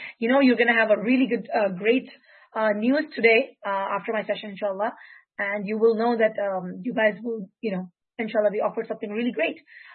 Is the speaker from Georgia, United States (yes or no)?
yes; Atlanta, Georgia, United States; I am from Atlanta as well.